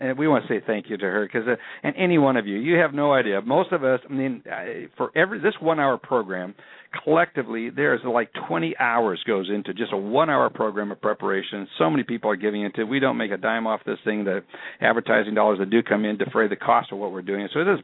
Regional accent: Fergus Falls, Minnesota, United States; up in Fergus Falls, Minnesota. I'm sorry about that. Go ahead.

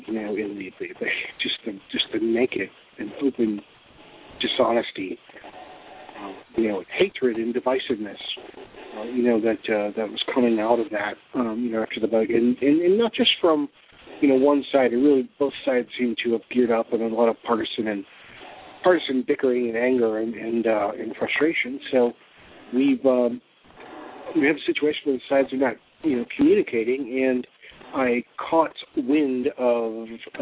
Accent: St. Louis, Missouri, United States; now in Chicago, United States; I currently live in Chicago, Illinois, but born and raised in St. Louis, so go Cardinals.

